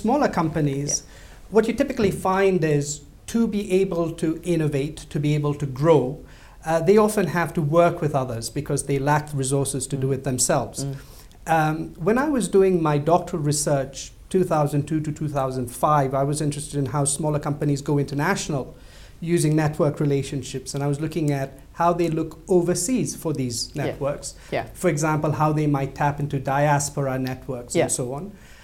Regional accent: India; also born or lived in United Kingdom; now in China; I'm originally from India. I spent the majority of my adult life in the UK, and now I live in China

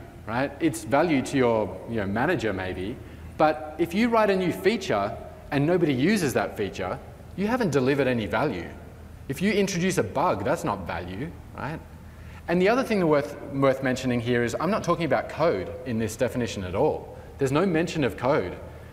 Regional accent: Australia; also born or lived in Canada; I do all sorts of Australian stuff because I am an Australian.

